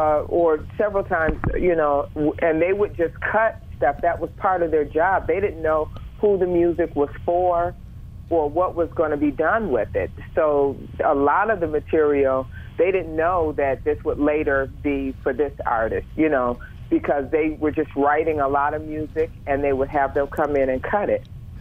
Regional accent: Detroit, Michigan, United States; my background is I'm from Detroit originally, and there's a whole lot of soul and, as you know, Motown and you know, that Detroit swag.

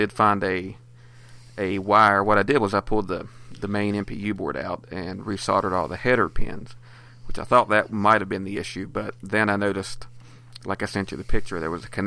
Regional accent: Beckley, West Virginia, United States; So we are from Beckley, West Virginia, and we decided to do a little podcast.

